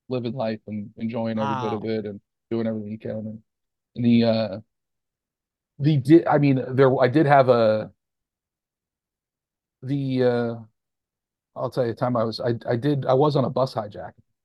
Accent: New York, United States; now in Philadelphia, United States; I'm from New York originally, but then I went to college in Philadelphia.

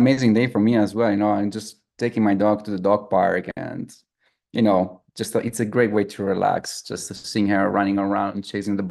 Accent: Dolomites, Italy; And, you know, I grew up near the Dolomites, so I was spending a lot of time in the mountains

